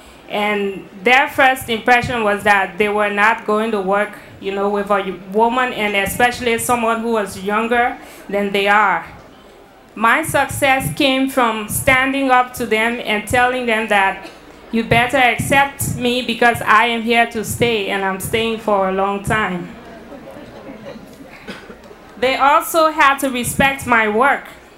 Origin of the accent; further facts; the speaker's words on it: Liberia; I come from Liberia, where we are still reeling from a civil war that lasted 14 years